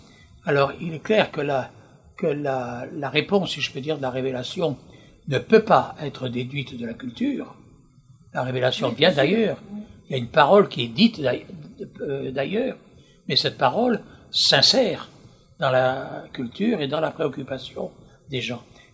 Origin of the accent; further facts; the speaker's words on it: Morocco; now in France; j'avais passé mon enfance au Maroc, dans un autre monde, avec une autre culture